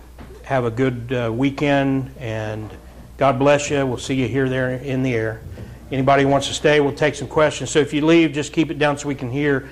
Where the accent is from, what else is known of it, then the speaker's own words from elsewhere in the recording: Wheelersburg, Ohio, United States; We pray for this fella down in my hometown who works with my Uncle Brian. And he's a volunteer at the fire department there in Wheelersburg.